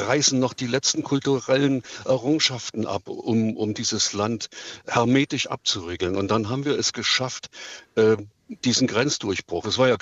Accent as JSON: {"language": "German", "region": "East Germany", "country": "Germany", "said": "Ich bin Deutscher. Ich weiß nicht, ich habe mich auch in der DDR als Deutscher gefühlt"}